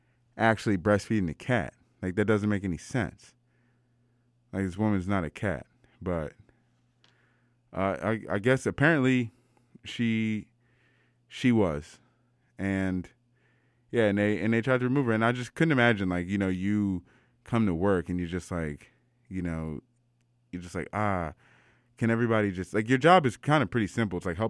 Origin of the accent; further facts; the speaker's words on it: Maryland, United States; Because I grew up in Maryland.